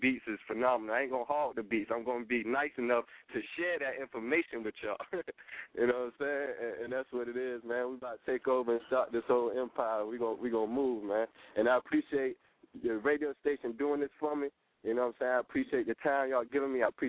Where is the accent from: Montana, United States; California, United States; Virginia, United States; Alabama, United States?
Virginia, United States; Portsmouth; Cause, hey, now, Denby, that's in Newport News, Virginia. I'm from Portsmouth.